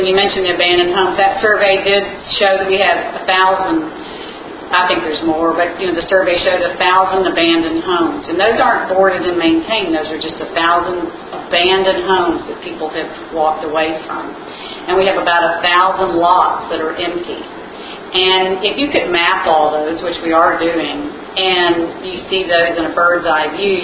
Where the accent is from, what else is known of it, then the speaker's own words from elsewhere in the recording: Corpus Christi, Texas, United States; now in Galveston, United States; and that's why we live in Galveston. And I grew up in Corpus Christi, where I went to Port Aransas, and I've seen the morphology of the Texas Gulf Coast